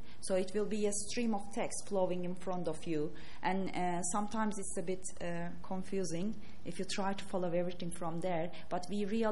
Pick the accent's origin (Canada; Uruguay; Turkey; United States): Turkey; English is a second language; I'm from Turkey.